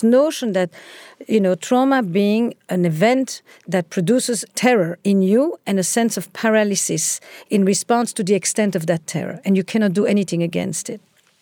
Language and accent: English; Antwerp, Flanders, Belgium; So I grew up in Antwerp, in Belgium